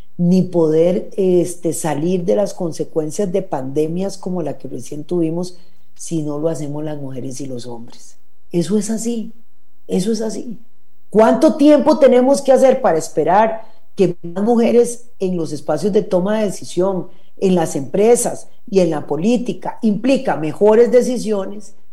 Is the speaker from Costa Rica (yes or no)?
yes; Costa Rica; yo soy vicepresidenta de Costa Rica porque soy costarricense